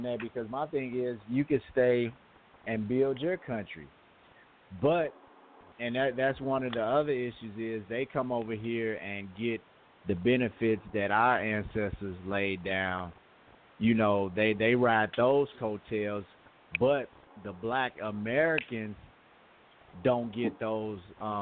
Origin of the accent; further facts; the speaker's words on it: Nigeria; I'm different. I'm from Nigeria.